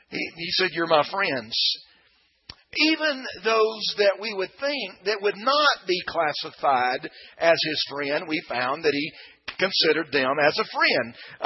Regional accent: Alabama, United States; I say that because I am originally from Alabama.

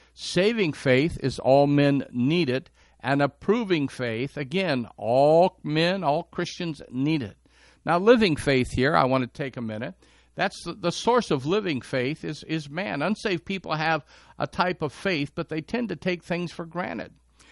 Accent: Detroit, Michigan, United States; as a young man growing up in Detroit.

